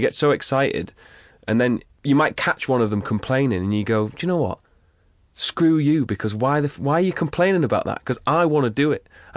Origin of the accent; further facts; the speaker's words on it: Yorkshire and the Humber, United Kingdom; I grew up in Yorkshire in the middle of nowhere. Like, there was nothing around at all.